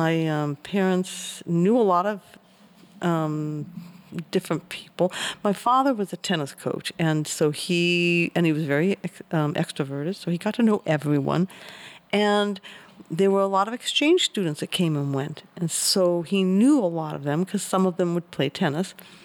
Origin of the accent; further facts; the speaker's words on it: Ridgecrest, California, United States; Well, I was born and raised in the Mojave Desert.